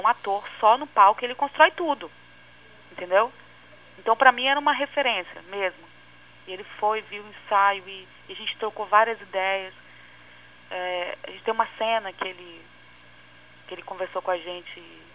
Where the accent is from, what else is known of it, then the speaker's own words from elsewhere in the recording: Espírito Santo, Brazil; now in Rio de Janeiro, Brazil; Porque eu tenho um amor grande pela minha terra. E quando eu venho com essa questão, né, de estar fora, é justamente isso, é apresentar, sabe? Apresentar esse trabalho e mostrar, de alguma forma, um pedacinho do meu estado